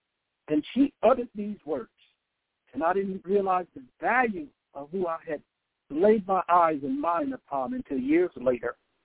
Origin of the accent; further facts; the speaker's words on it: Dothan, Alabama, United States; born there; I was born in Dothan, Alabama. And going to school barefoot in a one room with a potbelly stove at the age I was in kindergarten.